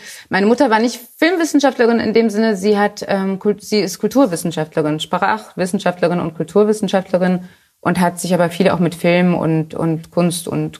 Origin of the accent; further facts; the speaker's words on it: Hanover, Lower Saxony, Germany; Ich bin direkt am Maschsee zur Schule gegangen